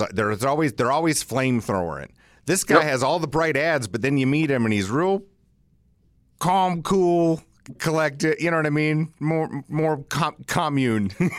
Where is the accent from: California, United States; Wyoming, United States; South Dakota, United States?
South Dakota, United States; Elkton; But, like, I grew up in Elcester, South Dakota, and you know what we did?